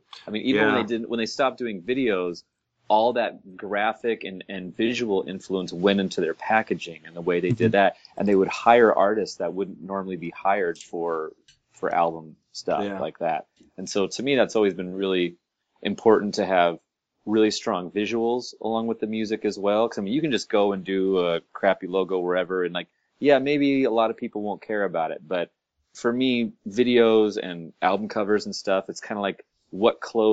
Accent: Seattle, Washington, United States; Well, I grew up in Seattle when I was, you know, when I got my first guitar, it was like the perfect time of the grunge thing

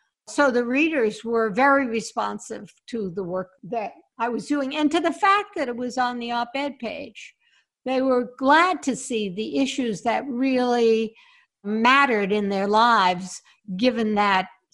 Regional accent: Boston, Massachusetts, United States; Well, I went to the Boston Globe in 1967. Boston's my hometown

